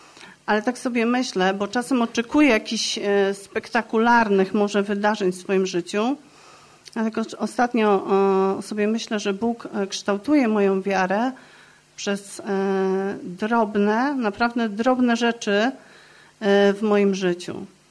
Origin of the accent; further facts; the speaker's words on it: Malbork, Pomeranian Voivodeship, Poland; Jestem z Malborka i jestem piąty raz tutaj na obozie